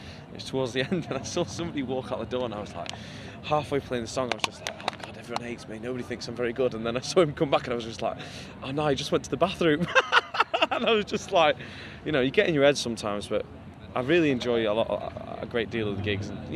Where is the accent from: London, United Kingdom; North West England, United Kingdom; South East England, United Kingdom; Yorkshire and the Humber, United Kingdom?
North West England, United Kingdom; Manchester; So obviously growing up in Manchester was absolutely amazing.